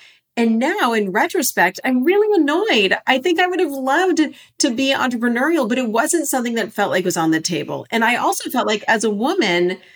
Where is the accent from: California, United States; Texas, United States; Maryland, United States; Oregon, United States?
California, United States; Los Angeles; I grew up in Los Angeles.